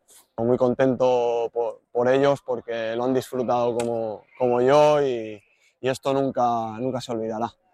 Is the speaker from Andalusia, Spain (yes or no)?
no; Sabadell, Catalonia, Spain; born there; Bueno, yo soy nacido aquí en Cataluña, en Sabadell